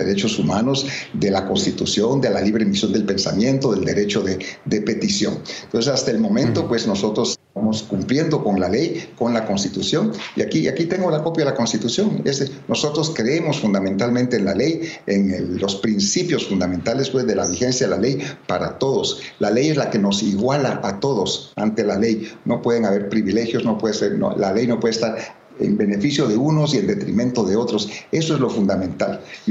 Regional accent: Guatemala; tengo todo el derecho, como todo guatemalteco, de opinar

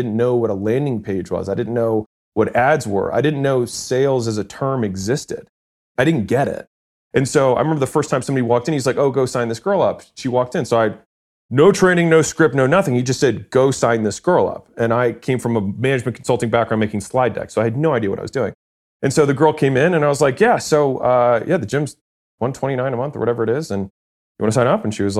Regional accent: Baltimore, Maryland, United States; I didn't know anyone because I was in California. I'm from Baltimore. So I knew no one.

